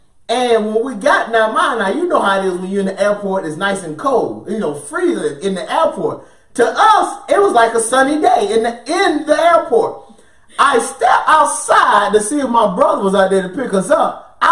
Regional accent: Tallahassee, Florida, United States; Now, I'm originally from Florida, from Tallahassee, Florida.

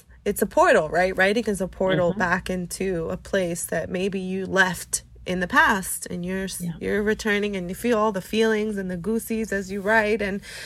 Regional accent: New York, United States; Like, why were we having birthday parties at the beach, you know, as a New Yorker?

